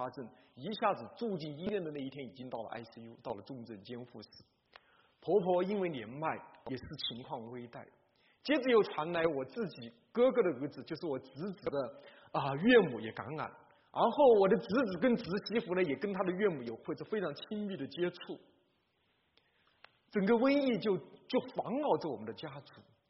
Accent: Hubei, China; 首先，湖北是我的家乡

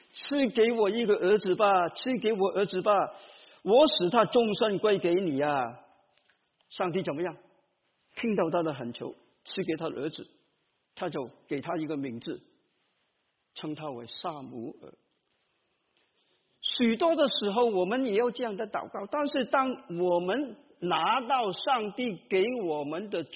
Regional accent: Guangdong, China; 我们广东人是这样讲的，有怨无路诉

